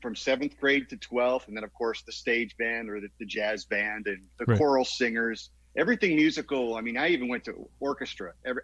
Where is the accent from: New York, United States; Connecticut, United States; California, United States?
New York, United States; East Greenbush; also born or lived in Troy / Oneonta / Utica / Waterville; I call East Greenbush my hometown